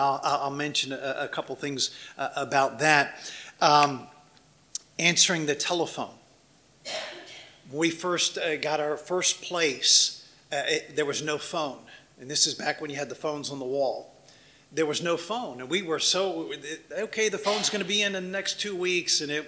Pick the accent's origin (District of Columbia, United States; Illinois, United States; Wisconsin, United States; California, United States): District of Columbia, United States; Washington; also born or lived in Oklahoma; In Oklahoma, when I went to Bible college, and again, I'm from Washington, D.C. Now I speak like this